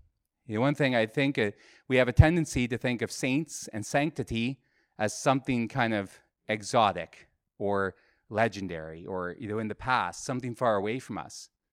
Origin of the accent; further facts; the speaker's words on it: London, Ontario, Canada; And so I'm from right about here, London, Ontario.